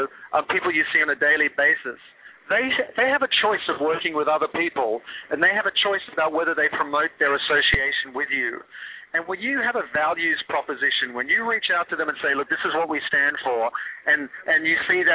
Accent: Australia; moved away as an adult; now in United States; being Australian and then working in London for a long time, working on European clients, and now 12 years in the States. And my mother's Hungarian, my father's Australian, my wife is Egyptian, and my daughters are American.

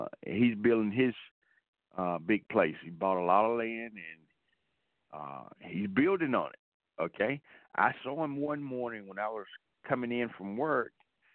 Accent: Atlanta, Georgia, United States; I grew up here from the northwest side of town. I grew up in Atlanta. Again, born and raised, I've always been here, and I've seen the city grow from when I was a kid till now.

